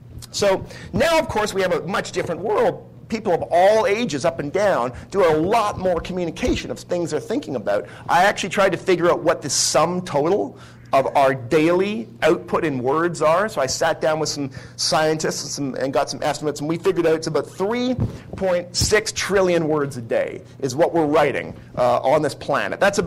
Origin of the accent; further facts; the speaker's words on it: Canada; I'm Canadian.